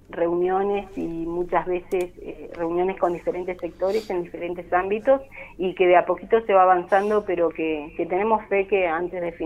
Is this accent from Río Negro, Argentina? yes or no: yes; El Bolsón, Río Negro, Argentina; yo me crié acá en Bolsón y vi cómo se fue agrandando Bolsón